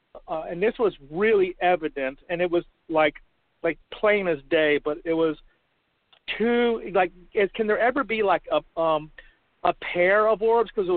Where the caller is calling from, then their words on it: Palmer, Alaska, United States; I'm calling from Palmer, Alaska.